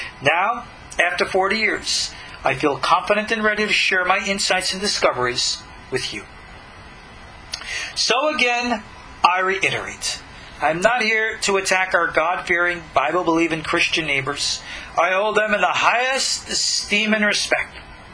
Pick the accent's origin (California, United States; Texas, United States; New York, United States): New York, United States; born or raised there